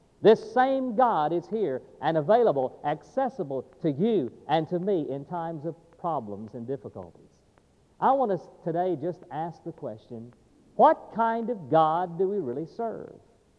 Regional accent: Alabama, United States; also born or lived in Texas; I was born in Texas, and so I grew up with the Alamo in the backdrop as history, a defining point in history. And I lived all my life in Alabama

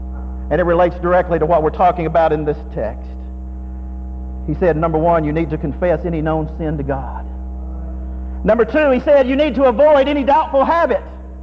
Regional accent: Tennessee, United States; I remember growing up in East Tennessee, we had some strange kind of ceremonies from time to time and celebrations.

